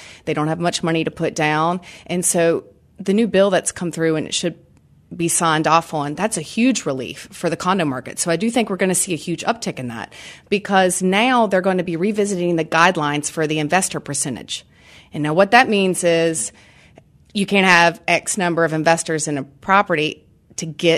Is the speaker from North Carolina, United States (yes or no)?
yes; Charlotte, North Carolina, United States; And I'm very proud of it since it's my hometown. A lot of us don't want to leave. So we might have lived in Cotswold. We come back to Charlotte.